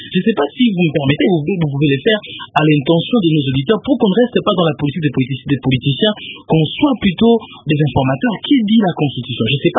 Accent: DR Congo

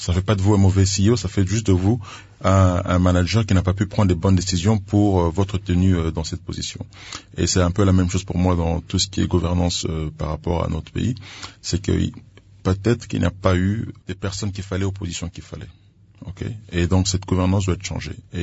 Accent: DR Congo; Aujourd'hui, en tant que Congolais, et un Congolais concerné, on a un devoir de pouvoir faire certaines choses.

